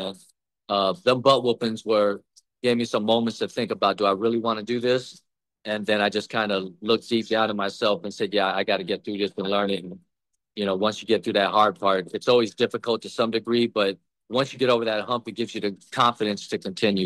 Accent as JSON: {"language": "English", "country": "Vietnam", "tie": "born or raised there", "said": "Well, I was born in Vietnam, and my father was a U.S. soldier, and my mother was Vietnamese."}